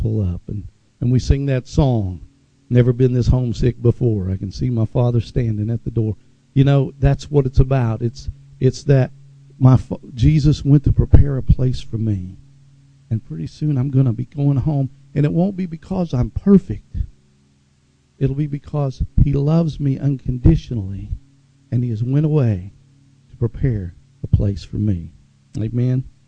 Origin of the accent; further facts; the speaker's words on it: Tulsa, Oklahoma, United States; Growing up in West Tulsa in an area called Oakhurst, we had an outhouse, you know.